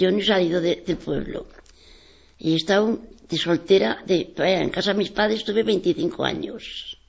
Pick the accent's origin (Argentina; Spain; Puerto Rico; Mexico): Spain; Estercuel, Aragon; Y nací en Estercuel, en la calle de Dos Ramos, junto al Olivar.